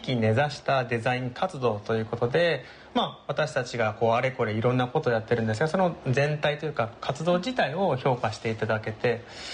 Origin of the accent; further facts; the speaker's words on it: Fukuoka, Japan; moved away as an adult; now in Niigata, Japan; 私はあの福岡県出身で、大学進学を機に新潟に来て、それからもう10年15年以上住んでます。